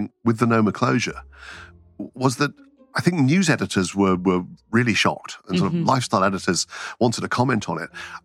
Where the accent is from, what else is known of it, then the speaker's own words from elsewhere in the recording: England, United Kingdom; accent: English; You'll hear me saying that with the best that my English accent can